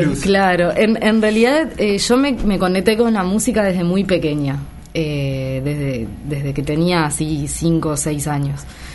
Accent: Las Piedras, Canelones, Uruguay; yo soy de Las Piedras

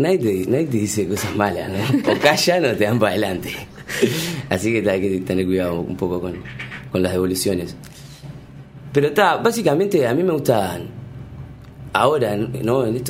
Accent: Buenos Aires, Argentina; also born or lived in Uruguay; Nací en Buenos Aires y hice la escuela allá, entonces estoy como en un permanente de vuelta con Buenos Aires.

